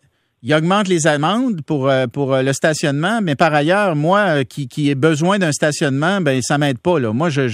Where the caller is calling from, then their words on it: Montreal, Quebec, Canada; Je suis originaire de Montréal. Je vis maintenant en région. Jamais je ne retournerai vivre là-bas